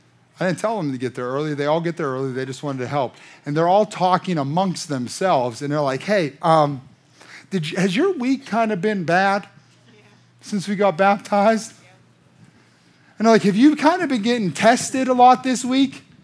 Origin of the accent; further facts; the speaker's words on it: McKeesport, Pennsylvania, United States; Listen, I'm from McKeesport, White Oak. You can take the boy out of McKeesport, but you can't take the McKeesport out of the boy, okay?